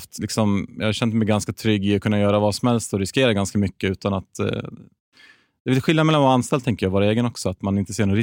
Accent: Gävle, Gävleborg County, Sweden; 35 år fyllda, född och uppvuxen i Gävle. 20 mil norr om Stockholm, för er som är stockholmare. Jag var väl den enda som inte tog sig därifrån.

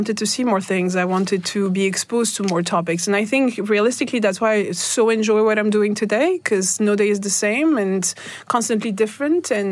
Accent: Russia; born there; English is a second language; I was born in Russia in the 80s. My Lebanese dad was running a French business under the umbrella of the French embassy

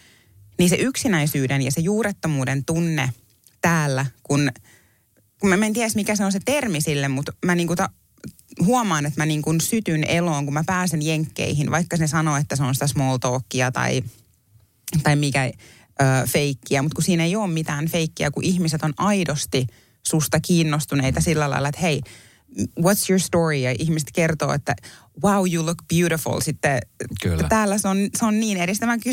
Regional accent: United States; also born or lived in Finland; Mä oon syntynyt Suomessa vaan siksi, että Jenkeissä oli niin kallista synnyttää ja mun äiti halusi synnyttää oman äitinsä lähellä.

